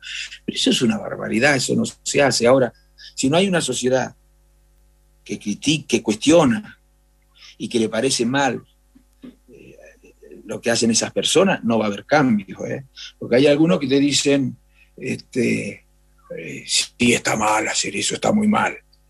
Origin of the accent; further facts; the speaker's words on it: Chascomús, Buenos Aires Province, Argentina; Yo soy de Chascomús, ¿no es cierto?